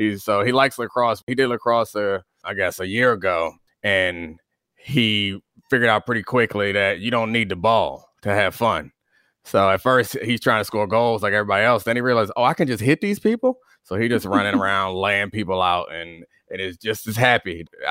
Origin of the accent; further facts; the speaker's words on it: Baltimore, Maryland, United States; I mean, I grew up in Baltimore, so it wasn't that same dichotomy there that it is elsewhere.